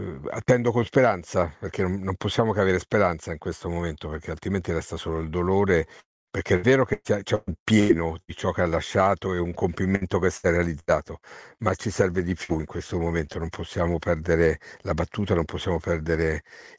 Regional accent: Assisi, Umbria, Italy; per chi come me è nato e cresciuto ad Assisi

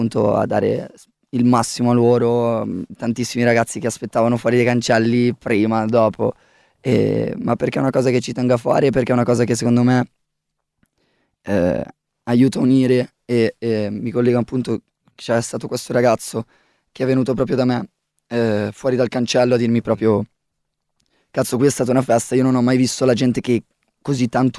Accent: Lombardy, Italy; da ragazzino, provincia di Varese, stessa provincia

